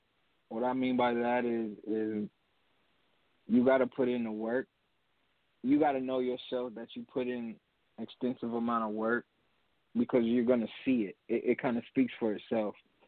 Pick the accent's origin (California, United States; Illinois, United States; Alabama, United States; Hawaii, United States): California, United States; Los Angeles; I'm not even from the Bay. I'm not from. I'm from LA. From Los Angeles.